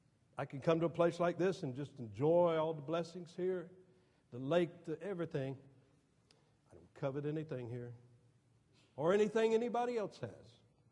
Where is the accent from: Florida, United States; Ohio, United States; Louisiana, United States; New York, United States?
Florida, United States; Lakeland; When I was a boy, they built Interstate 4 through my hometown of Lakeland, Florida